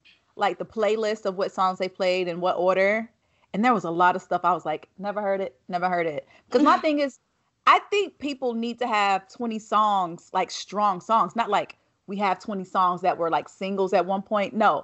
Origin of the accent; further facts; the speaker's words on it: the South, United States; I'm just from the South.